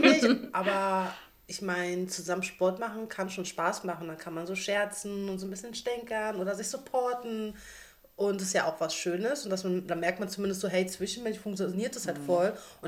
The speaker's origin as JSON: {"language": "German", "region": "Berlin", "country": "Germany", "said": "Und ich komme ja auch aus Berlin."}